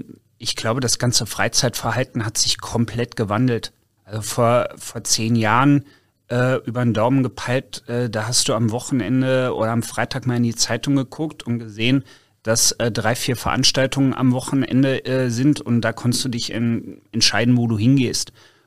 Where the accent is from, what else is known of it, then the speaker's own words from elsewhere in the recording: Hesse, Germany; born there; Also ich bin gebürtiger Nordhesse und in Nordhessen ist die Welt nicht so kölsch froh und glücklich wie man das hier hat.